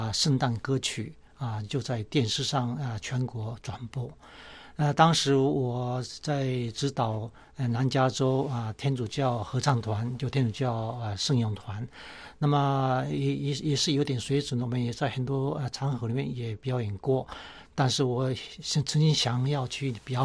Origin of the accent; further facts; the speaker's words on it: Douliu, Yunlin County, Taiwan; now in Los Angeles, United States; 南部斗六。